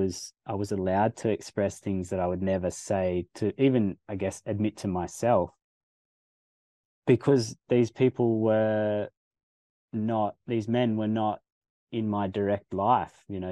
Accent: Australia; You know, like growing up in Australian culture, like there's definite, my upbringing was boys don't cry, you know, boys are tough, you don't have emotions.

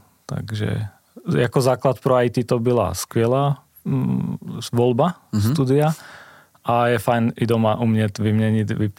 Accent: Slovakia; Czech is a second language; budu vědět, že jsem teda Slovák

